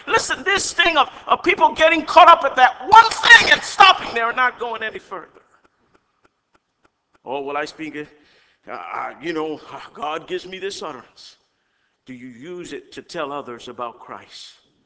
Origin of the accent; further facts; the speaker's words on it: United States; I love America. I'm an American.